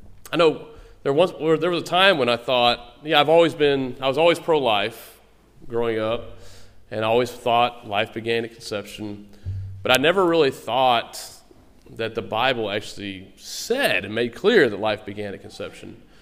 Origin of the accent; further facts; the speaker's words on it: Texas, United States; Many states already have personhood in that sense, that it's defined at fertilization, like my home state, Texas, and many other states.